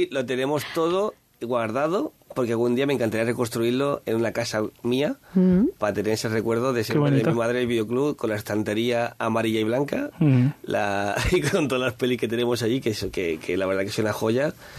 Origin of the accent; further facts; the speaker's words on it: Andalusia, Spain; Pues Andalucía tiene todo. Es decir, para mí Andalucía es mi tierra, es maravillosa.